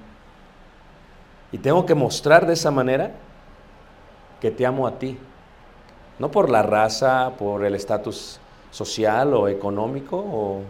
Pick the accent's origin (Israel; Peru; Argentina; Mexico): Mexico; Mexico City; yo crecí cerca de Iztapalapa